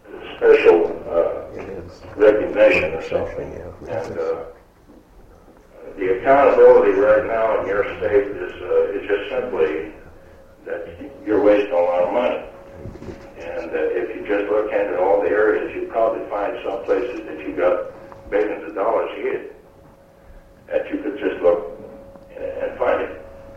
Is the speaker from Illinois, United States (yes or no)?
no; Bigway, Alaska, United States; I'm from Bigway, Alaska here. I've been here for over 20 years